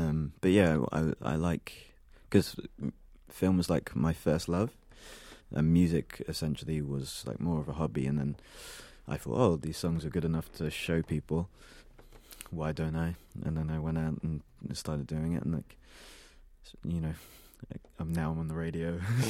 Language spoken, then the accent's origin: English; England, United Kingdom; I'm English and I come from it